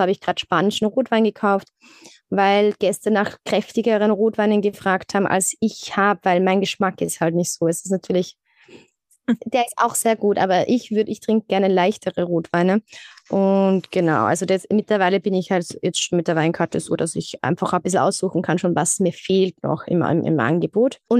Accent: Austria; Also wenn man bei uns in Österreich natürlich den Weinskandal sieht

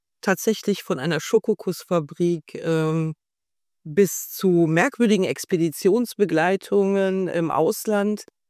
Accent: Munich, Bavaria, Germany; now in Switzerland; Da habe ich mich sogar als Münchnerin doch noch mehr als einmal umgeblickt

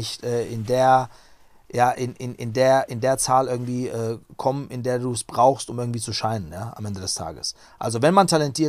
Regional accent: Offenbach, Hesse, Germany; weil ich bin aus Offenbach, ja. Also wirklich jetzt nicht irgendwie Berlin, London oder was auch immer.

